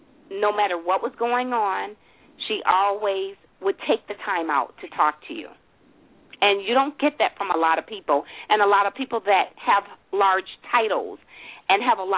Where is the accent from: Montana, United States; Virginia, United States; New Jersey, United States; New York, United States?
New York, United States; Buffalo; Buffalo, New York.